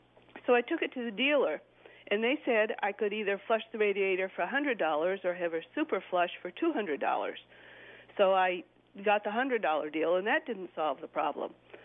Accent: Export, Pennsylvania, United States; Export, Pennsylvania.

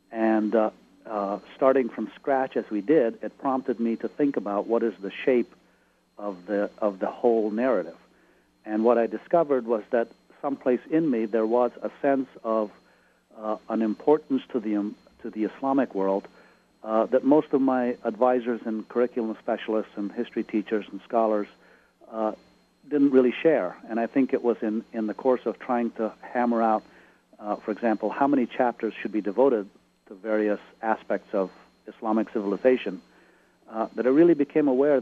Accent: Afghanistan; I was born and raised in Afghanistan, and of course, therefore, going to school in Afghanistan

